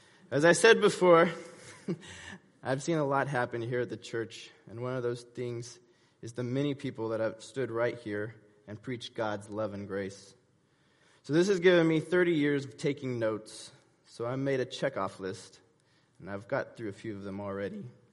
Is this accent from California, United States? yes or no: yes; Rancho Cordova, California, United States; born in 1988. Baptized in the gym before the sanctuary was built. I was born and raised in Rancho Cordova